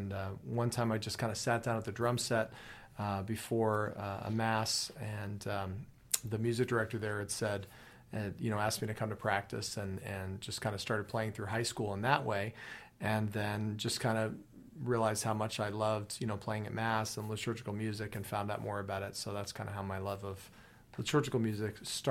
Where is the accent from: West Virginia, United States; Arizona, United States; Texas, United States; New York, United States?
Arizona, United States; Phoenix; I grew up in Phoenix, so a lot of musicians that we had to just have a great musical